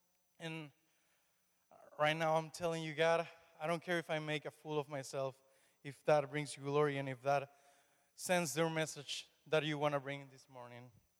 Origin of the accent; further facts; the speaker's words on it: Mexico; English is a second language; moved away as an adult; now in Oswego, United States; I was born in Mexico. I lived there my whole life until I was 18. And when I was 18, I moved to Lima, New York